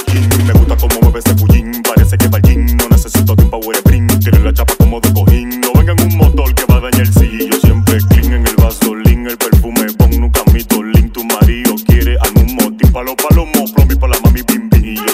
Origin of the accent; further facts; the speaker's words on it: Herrera, Santo Domingo, Dominican Republic; Yo soy de Herrera, yo soy de barrio.